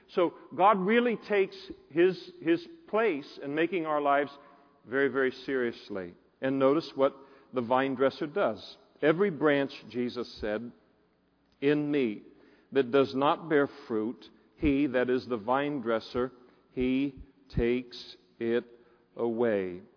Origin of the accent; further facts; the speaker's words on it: California, United States; I grew up in the Napa Valley.